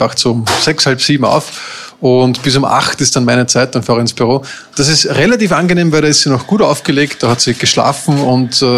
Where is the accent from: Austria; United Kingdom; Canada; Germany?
Austria; Vienna; Bin in Wien geboren, bin dann nach dem Bundesheer zum Studieren wieder nach Wien zurückgekehrt.